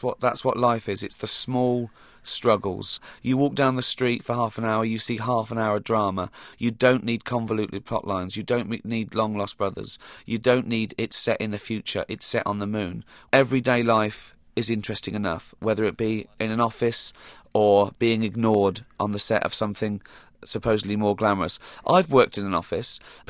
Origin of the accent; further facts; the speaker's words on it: United Kingdom; I'd say it was being British, but it can't be because Curb Your Enthusiasm pretty much pushes those same sort of embarrassing boundaries.